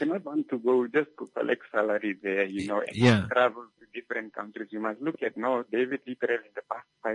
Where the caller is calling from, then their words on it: Oshakati, Oshana, Namibia; I'm calling from Ushakati.